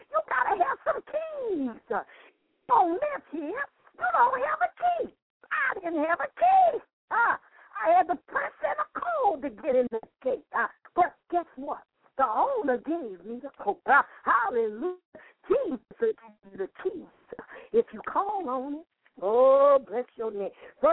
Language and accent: English; New Orleans, Louisiana, United States; I'm from New Orleans. I don't have great diction.